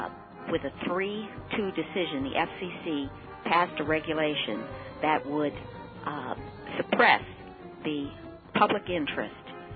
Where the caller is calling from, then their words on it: Long Island, New York, United States; Right here. Now in Long Island.